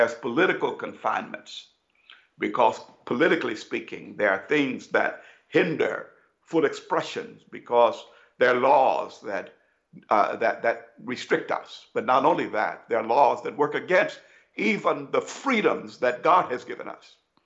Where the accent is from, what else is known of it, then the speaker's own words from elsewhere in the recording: Brooklyn, Illinois, United States; I grew up in Brooklyn, Illinois, a small community